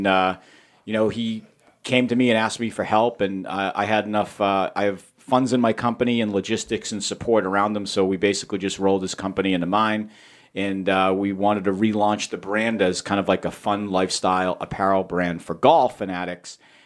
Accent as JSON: {"language": "English", "town": "Quincy", "region": "Massachusetts", "country": "United States", "tie": "born or raised there", "said": "Since you guys are Quincy guys, I grew up in Quincy."}